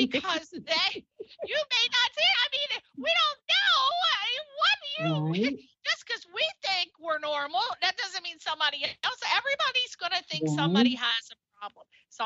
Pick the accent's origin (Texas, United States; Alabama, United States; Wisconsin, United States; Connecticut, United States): Connecticut, United States; not to bash New York because I'm from Connecticut. I spent a lot of time in New York. I love New York.